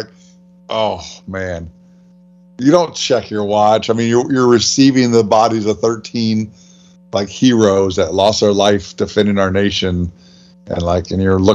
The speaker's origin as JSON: {"language": "English", "country": "United States", "said": "Like, I feel embarrassed as a person, as an American."}